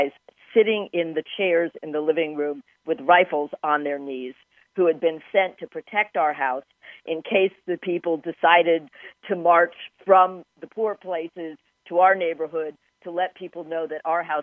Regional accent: Washington, District of Columbia, United States; growing up in Washington, D.C. in the 1960s, I was aware not only of what was going on in the federal government, but also the fact that I lived in a deeply divided city

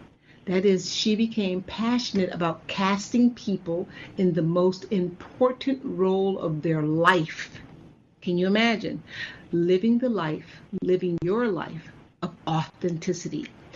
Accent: Chicago, Illinois, United States

